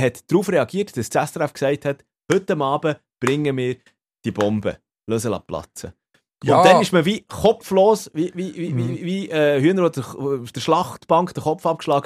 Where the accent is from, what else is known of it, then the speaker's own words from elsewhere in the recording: Switzerland; bei uns in der Schweiz, Zürich, Freiburg